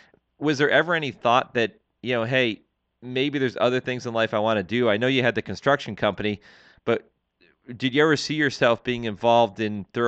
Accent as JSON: {"language": "English", "town": "Youngstown", "region": "Ohio", "country": "United States", "tie": "born or raised there", "said": "But, you know, when you think about growing up in Youngstown, I guess you can go either way at that point, right? It's either Cleveland or Pittsburgh."}